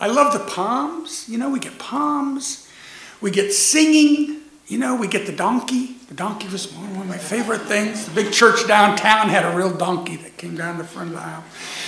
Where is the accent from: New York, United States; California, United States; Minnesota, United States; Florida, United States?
Florida, United States; Orlando; a Catholic boy growing up in Orlando, Florida. Pre-Disney, by the way. Lots of orange groves. And I was full-on Catholic, altar boy and all.